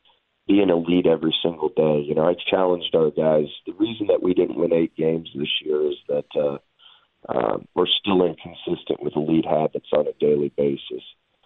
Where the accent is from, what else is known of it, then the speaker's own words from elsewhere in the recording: Cleveland, Ohio, United States; I'm from the Cleveland area.